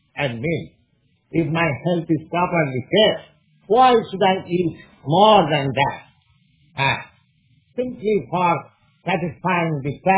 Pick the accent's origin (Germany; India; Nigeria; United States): India; English is a second language; moved away; Just as I am an Indian national, part of your country, there are many rules and regulations in India